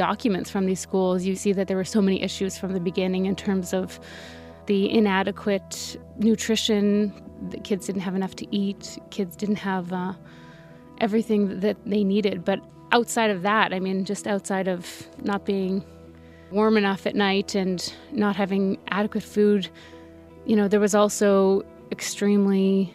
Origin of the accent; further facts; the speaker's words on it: Okanese First Nation, Saskatchewan, Canada; I grew up on the Okanis First Nation in Saskatchewan